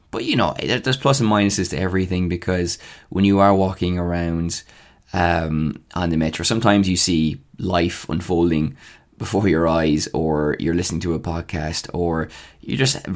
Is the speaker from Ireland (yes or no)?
yes; Ireland; which, if we were American, we could turn into something very romantic, that notion. But we're not. We're Irish and more cynical.